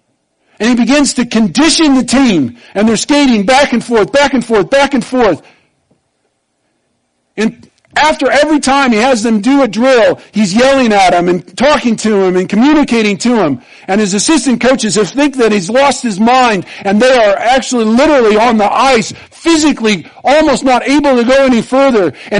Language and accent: English; Iowa, United States; also born or lived in Nebraska; "Oh, I was raised in Southwest Iowa."